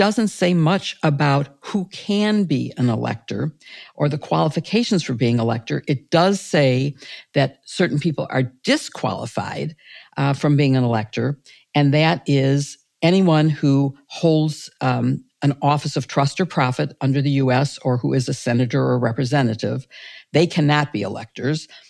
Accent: Midwest, United States; accent: Midwest; Even with my Midwest accent.

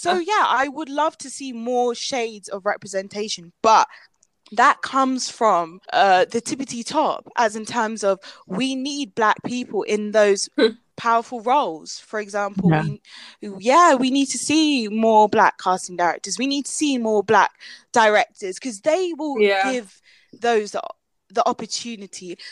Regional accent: London, United Kingdom; I am from London

